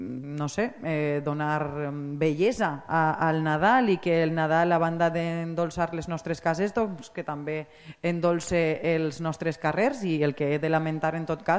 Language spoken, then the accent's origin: Catalan; Valencian Community, Spain; De fet, tal vegada hauríem d'optar, així que som valencians, per decorar més oliveres.